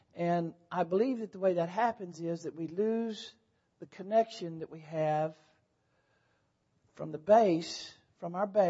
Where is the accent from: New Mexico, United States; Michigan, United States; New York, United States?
New Mexico, United States; I was a little kid growing up in New Mexico, a little town in the mountains of New Mexico